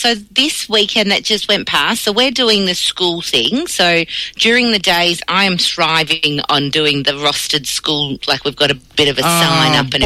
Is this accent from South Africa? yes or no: no; Perth, Western Australia, Australia; now in Melbourne, Australia; we came from Perth, we just had our engagement, we'd come over to Melbourne, we'd just started out, like I'd bought a little apartment in Flemington.